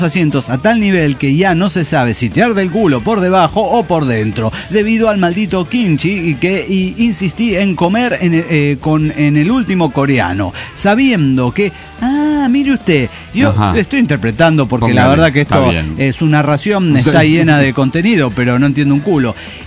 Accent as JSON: {"language": "Spanish", "country": "Mexico", "accent": "Mexican", "said": "perdería mi acento mexicano de Hugo Basaipo"}